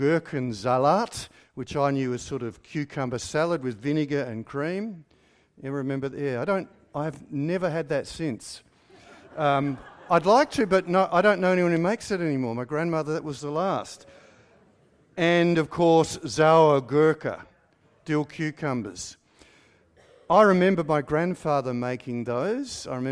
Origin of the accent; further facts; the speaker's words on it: Adelaide, South Australia, Australia; I grew up in Adelaide and I had family who lived in country South Australia, or my mum grew up in country South Australia.